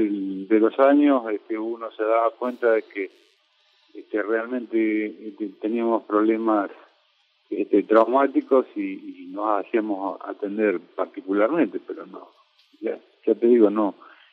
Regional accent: Bahía Blanca, Buenos Aires Province, Argentina; Yo soy de Bahía Blanca y, bueno, en este momento estoy residiendo en Bahía Blanca también.

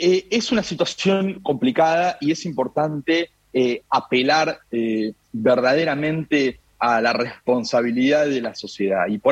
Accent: Lomas de Zamora, Buenos Aires Province, Argentina; soy de Lomas de Zamora, recorro permanentemente y hablo con los vecinos y con las vecinas.

